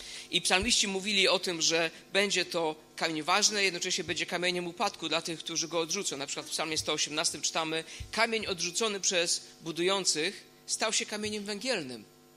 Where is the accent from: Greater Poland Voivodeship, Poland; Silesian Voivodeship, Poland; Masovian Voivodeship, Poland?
Silesian Voivodeship, Poland; wychowałem się na Górnym Śląsku